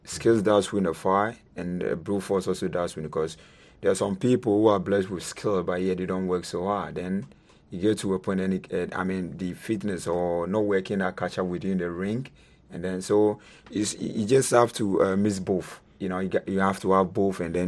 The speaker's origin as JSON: {"language": "English", "town": "Accra", "region": "Greater Accra", "country": "Ghana", "tie": "born or raised there"}